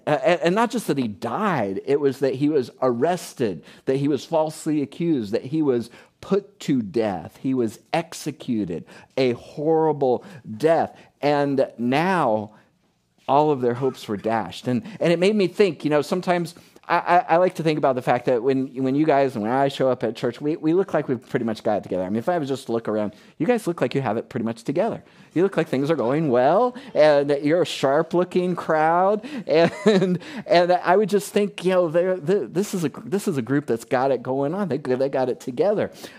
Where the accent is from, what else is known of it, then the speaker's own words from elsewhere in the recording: Fort Myers, Florida, United States; this painting was hanging in the foyer of the church that I grew up in Fort Myers, McGregor Baptist Church.